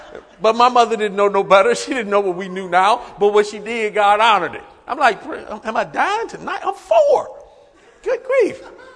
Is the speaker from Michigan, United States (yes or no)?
yes; Detroit, Michigan, United States; I grew up in Detroit.